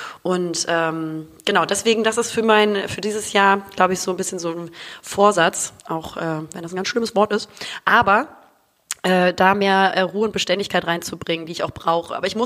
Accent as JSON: {"language": "German", "region": "Hamburg", "country": "Germany", "tie": "born there", "lives_now": "Düsseldorf, Germany", "said": "33 Jahre alt, im Sternzeichen Widder und lebe momentan in Düsseldorf, bin aber eigentlich gebürtig aus Hamburg."}